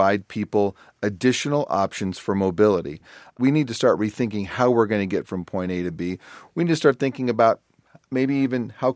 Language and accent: English; Los Angeles, California, United States; I grew up in Los Angeles. We will not build our way out of congestion in Los Angeles.